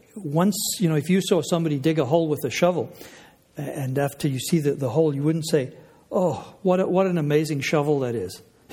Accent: South Africa; now in Canada; My excuse is I grew up in South Africa, so we never had to learn French.

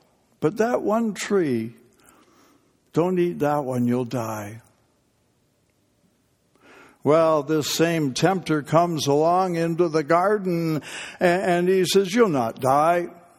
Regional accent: Canada; Now, I'm a Canadian. I grew up in Canada

